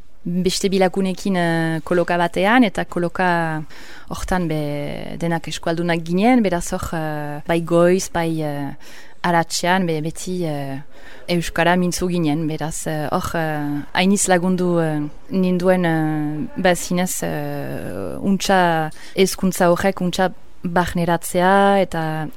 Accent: England, United Kingdom; born there; Basque is a second language; moved away; sortez ingelesa naiz, beraz, amak urtetan burasuekin eta izpekin jingira eletara bizitzera, eta ana honditu niz, eta frantsesa ikasi dut, lehenik

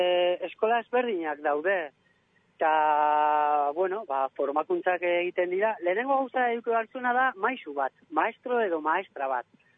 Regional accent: Pamplona, Navarre, Spain; Bai, ni Iruñakoa naiz.

